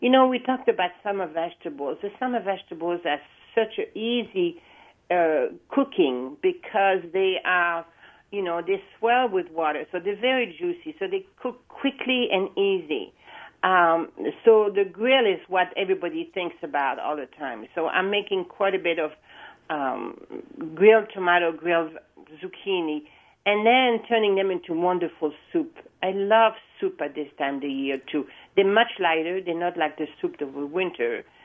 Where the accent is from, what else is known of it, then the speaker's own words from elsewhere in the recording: Wisconsin, United States; After all, we are from Wisconsin.